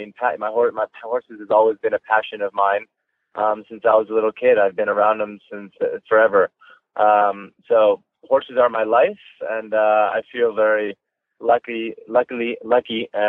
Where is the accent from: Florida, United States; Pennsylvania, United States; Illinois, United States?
Florida, United States; Wellington; Yeah, so I grew up in Wellington.